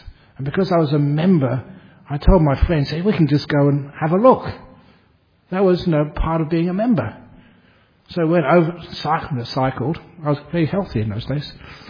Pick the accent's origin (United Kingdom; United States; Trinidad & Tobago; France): United Kingdom; London; I grew up in London